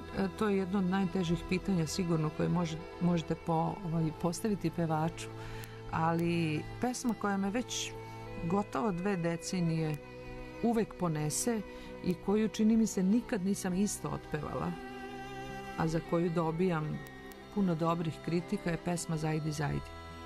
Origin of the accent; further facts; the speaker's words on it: Serbia; born there; Moja majka je iz Bosne, otac iz Makedonije, ja sam rođena u Srbiji, tako da je to za mene sasvim prirodno.